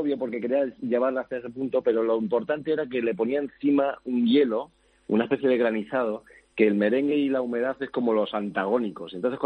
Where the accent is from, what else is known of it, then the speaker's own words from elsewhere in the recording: Jarandilla de la Vera, Extremadura, Spain; Yo soy de la zona de la Vera, de Jarantilla.